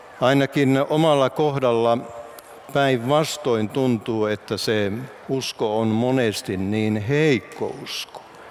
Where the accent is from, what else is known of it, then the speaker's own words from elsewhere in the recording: Alpua, North Ostrobothnia, Finland; No, minä muistan pikkupoikana, kun istuin oman kotikyläni Alpuan rauhanyhdistyksellä seuroissa.